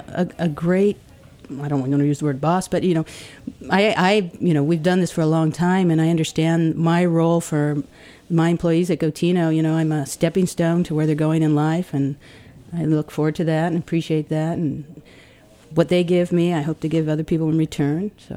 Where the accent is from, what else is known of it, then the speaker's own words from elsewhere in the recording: California, United States; also born or lived in Lake Tahoe / Sacramento / San Francisco; I grew up in Northern California.